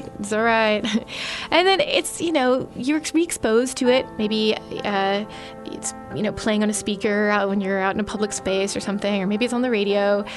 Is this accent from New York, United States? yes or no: no; Oregon, United States; I'm also from Oregon, so I love to be outside.